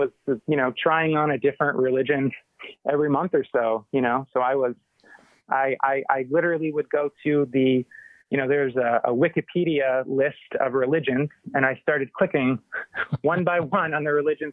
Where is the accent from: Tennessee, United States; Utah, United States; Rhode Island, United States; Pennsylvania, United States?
Rhode Island, United States; Johnston; So I grew up in Johnston, Rhode Island, which is sort of a smaller town right outside of Providence.